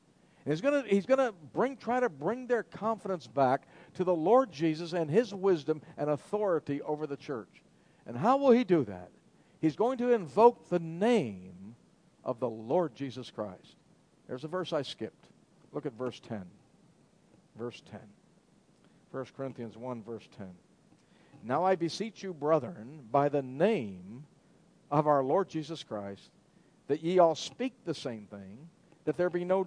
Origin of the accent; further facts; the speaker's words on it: Pittsburgh, Pennsylvania, United States; You know, in the United States, football is big. I was raised in Pittsburgh.